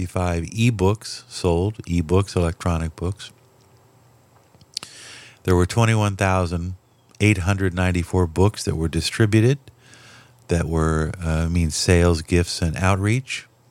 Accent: Los Angeles, California, United States; and I grew up in Los Angeles

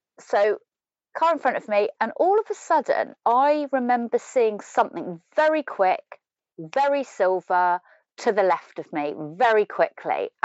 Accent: Exmouth, South West England, United Kingdom; also born or lived in Los Angeles; some of my friends from my hometown in Exmouth at the time had gone over there to live.

